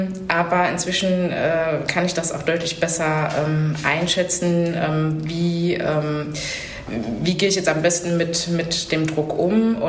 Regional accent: Bärenbach, Rhineland-Palatinate, Germany; born there; now in Saarbrücken, Germany; Und ich komme gebürtig aus Bärenbach bei Kirn, das ist ein kleines Kaff in Rheinland-Pfalz, also im Feindgebiet sozusagen. Und ja, lebe aber schon seit 2005 in Saarbrücken und habe jetzt inzwischen den Dialekt auch vollumfänglich drauf.

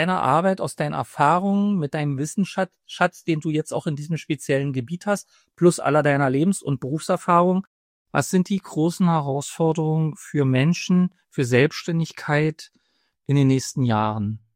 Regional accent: East Germany, Germany; Ich bin ja nur in der DDR groß geworden.

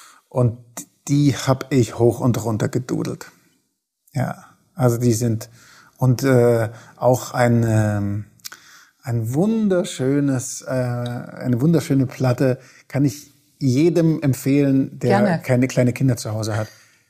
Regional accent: Leipzig, Saxony, Germany; Ich bin ja aufgewachsen in der DDR. Mhm. Also in Leipzig waren wir.

